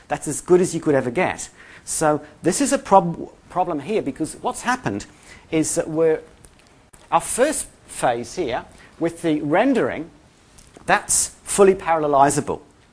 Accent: New Zealand; I grew up in New Zealand, I'm actually a Kiwi.

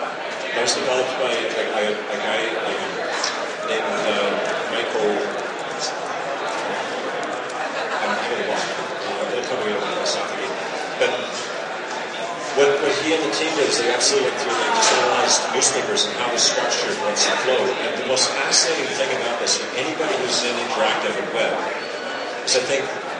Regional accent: Canada; I'm Canadian

